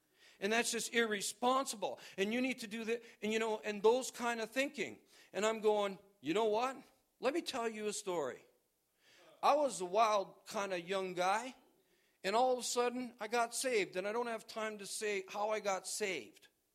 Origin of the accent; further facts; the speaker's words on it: Canada; born there; I knew that I was born in Canada. So I knew there was Canadians, and I lived close to the border.